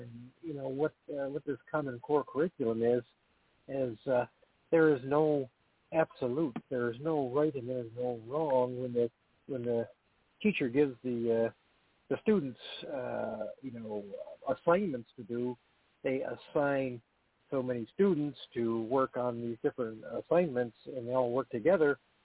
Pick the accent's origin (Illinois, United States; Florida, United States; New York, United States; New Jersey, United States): New York, United States; Fort Ann; I'm from Fort Ann, New York, and just listening in on the prayer line